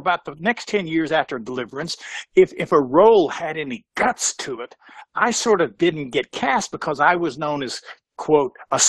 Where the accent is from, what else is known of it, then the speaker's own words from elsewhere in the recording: Portales, New Mexico, United States; where I grew up in New Mexico, in Portales, was 19 miles north of me, in the late 50s and early 60s.